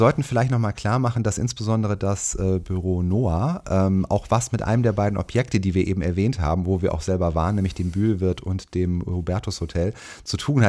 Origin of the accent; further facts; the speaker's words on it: Langenfeld, North Rhine-Westphalia, Germany; wo wir vor unserer Feuerwache in Langenfeld standen, was ja mein Heimatort ist